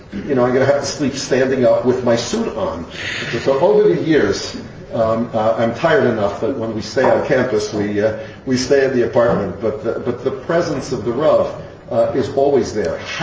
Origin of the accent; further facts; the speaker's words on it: Yonkers, New York, United States; I grew up in Yonkers, New York.